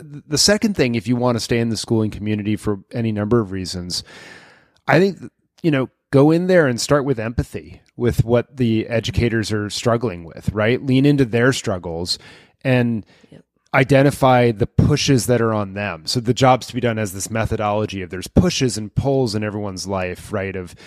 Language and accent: English; Lexington, Massachusetts, United States; in my hometown of Lexington, Massachusetts